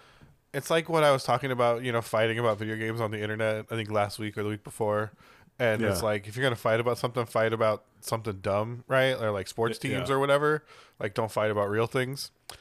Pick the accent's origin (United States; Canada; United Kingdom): United States; San Diego, California; I only remember that because I'm from San Diego.